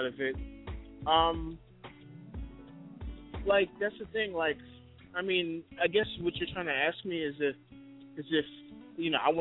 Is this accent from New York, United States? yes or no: yes; New York, United States; pretty much me chronicling my story from, you know, growing up in Harlem or whatnot